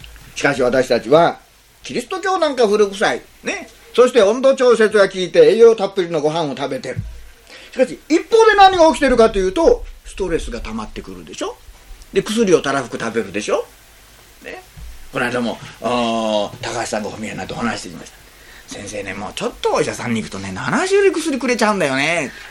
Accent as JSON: {"language": "Japanese", "region": "Shikoku", "country": "Japan", "tie": "born there", "said": "私もね、あの、四国に生まれましたけどね、"}